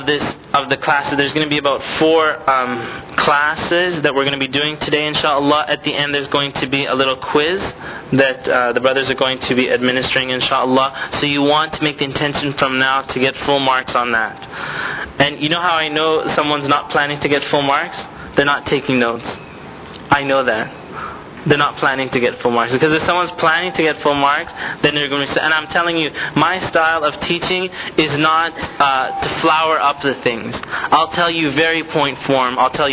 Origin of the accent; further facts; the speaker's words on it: Canada; even when I was younger and I grew up in Canada